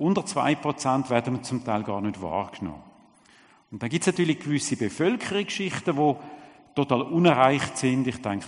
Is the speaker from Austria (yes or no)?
no; Switzerland; was das heisst, als Schweizer, als Europäer in der Mission zu sein.